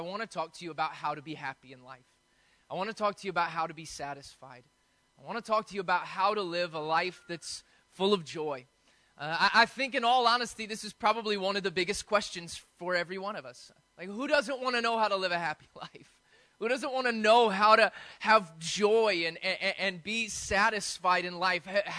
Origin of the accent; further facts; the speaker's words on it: United States; it was G.I. Joe for me growing up in the States anyways.